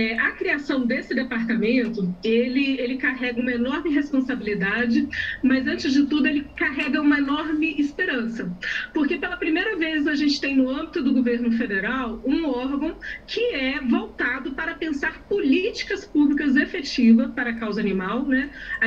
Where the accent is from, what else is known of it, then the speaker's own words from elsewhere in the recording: Carajás, Pará, Brazil; a nossa infância, eu morei em Carajás, no Pará, a gente não tinha cão e gato, era no meio da floresta